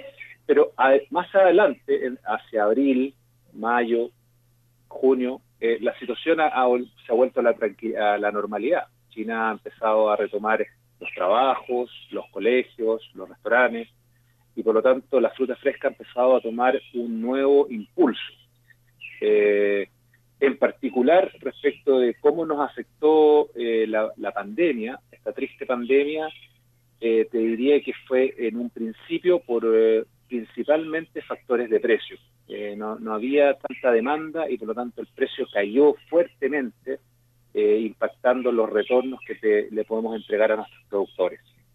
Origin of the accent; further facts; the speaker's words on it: Chile; para Chile, para el país de donde yo soy